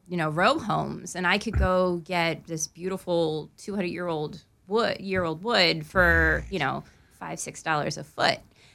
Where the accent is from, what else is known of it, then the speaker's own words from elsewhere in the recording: Pennsylvania, United States; I grew up in the Lehigh Valley, so near Fogelsville and Kutztown and, you know